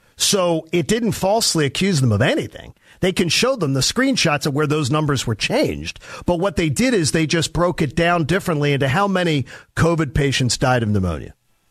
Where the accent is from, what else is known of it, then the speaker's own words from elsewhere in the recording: Broomall, Pennsylvania, United States; You've seen on the homepage of Broomall, Pennsylvania, I'm one of the most famous residents of my hometown.